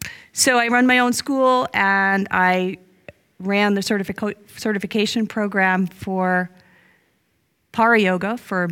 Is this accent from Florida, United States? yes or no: no; Massachusetts, United States; So, yeah, I'm from Massachusetts originally. Now live in and have my school in upstate New York.